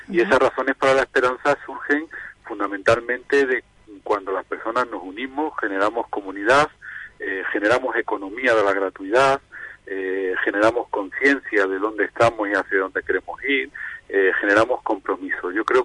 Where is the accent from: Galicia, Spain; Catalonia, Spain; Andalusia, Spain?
Andalusia, Spain; Málaga; Bueno, soy malagueño, estoy casado, tengo 3 niños.